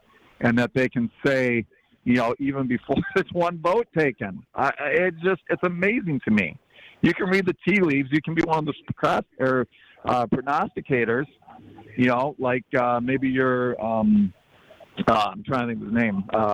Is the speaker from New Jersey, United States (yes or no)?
no; Wisconsin, United States; Because we in California, which I am from Wisconsin originally, but we in California are the last state to vote.